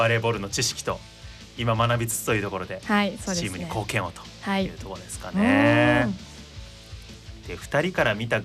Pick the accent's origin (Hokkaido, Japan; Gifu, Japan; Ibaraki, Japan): Ibaraki, Japan; あげつまさん同じ茨城出身ですから。